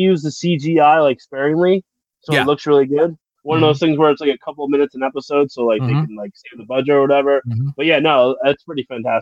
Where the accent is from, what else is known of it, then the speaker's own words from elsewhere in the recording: Albany, New York, United States; No, I'm from Albany.